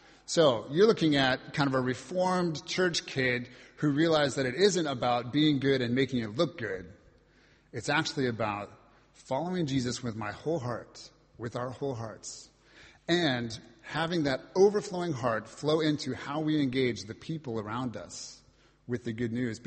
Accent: United States; accent: American; I'm American, so I sound American, and I say Isaiah

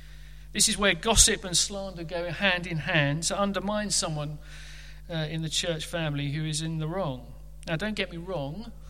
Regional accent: Ilford, London, United Kingdom; The church I grew up in Ilford

